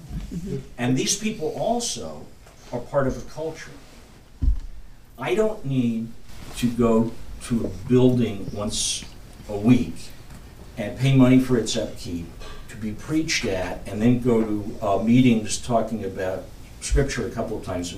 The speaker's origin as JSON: {"language": "English", "town": "New York City", "region": "New York", "country": "United States", "tie": "born or raised there", "said": "I grew up in New York City, and there were Yankee fans and there were Dodger fans."}